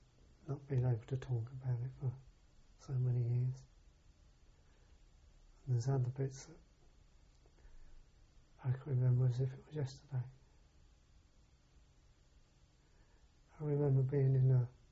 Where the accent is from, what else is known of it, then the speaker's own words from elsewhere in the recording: England, United Kingdom; being an Englishman among the Scots there